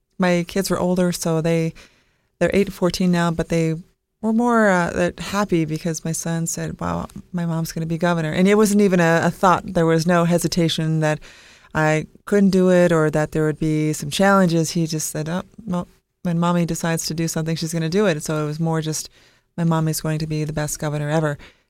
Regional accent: Idaho, United States; also born or lived in Blackfoot, Idaho; Well, I was born and raised in North Idaho, primarily. In the summer times, my dad remarried, so I grew up part-time in Blackfoot, Idaho, or Fort Hall

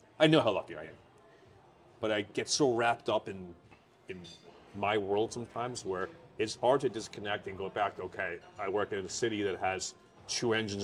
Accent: New Jersey, United States; moved away as an adult; now in New York City, United States; I'm born and raised in New Jersey. I wanted to be a New York City fireman.

